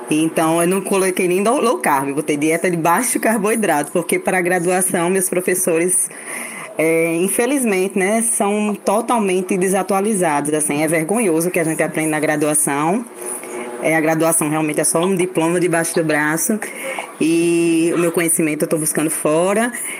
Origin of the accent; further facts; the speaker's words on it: João Pessoa, Paraíba, Brazil; sou de João Pessoa, da Paraíba.